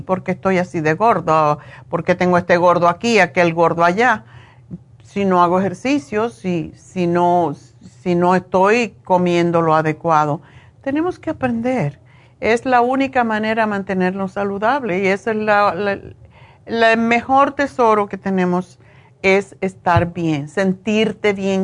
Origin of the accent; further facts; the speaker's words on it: Cuba; Cuando era chica comíamos puerco en Cuba todo el tiempo.